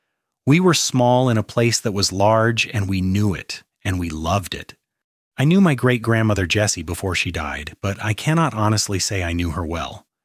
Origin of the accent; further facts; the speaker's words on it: Nashua, Iowa, United States; I was born on December 16, 1964, in Nashua, Iowa